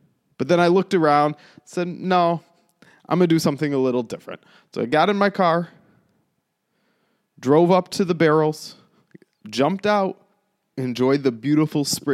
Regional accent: Flint, Michigan, United States; When I was growing up in Flint, you could get on I-75 north

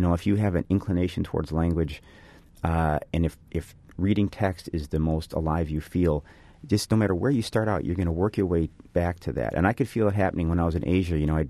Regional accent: Chicago, Illinois, United States; And I grew up in Chicago

